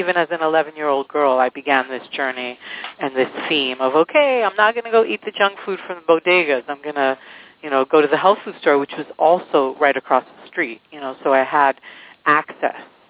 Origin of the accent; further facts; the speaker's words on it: New York City, New York, United States; I was raised in New York City. I was raised downtown in the avant-garde section of New York City called the East Village through 60s and 70s and 80s